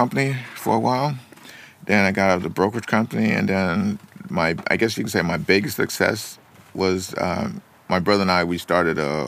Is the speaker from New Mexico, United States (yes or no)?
no; Vallejo, California, United States; now in Germany; So I went back to my hometown, Vallejo, California, for 3 years.